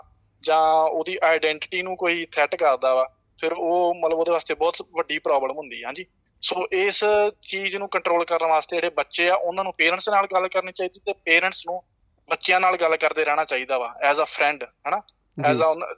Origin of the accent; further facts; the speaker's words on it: Punjab, India; moved away as an adult; now in Australia; Border 2 kilometre ਰਹਿ ਜਾਂਦਾ ਸਾਡੇ ਪਿੰਡ ਤੋਂ, ਤੇ ਜ਼ਿਲ੍ਹਾ ਮੇਰਾ ਹੈਗਾ ਜੀ ਅੰਮ੍ਰਿਤਸਰ। ਸੋ ਮੈਂ ਮਤਲਬ 6 ਸਾਲ ਪਹਿਲਾਂ ਆਸਟ੍ਰੇਲੀਆ 'ਚ ਆਇਆ ਐਜ਼ ਐਨ ਇੰਟਰਨੈਸ਼ਨਲ ਸਟੂਡੈਂਟ